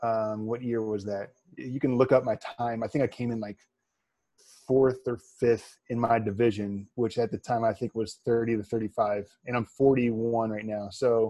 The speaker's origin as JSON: {"language": "English", "region": "Indiana", "country": "United States", "tie": "born or raised there", "said": "I grew up in Indiana, and when you're tall and you live in Indiana, that's what you do."}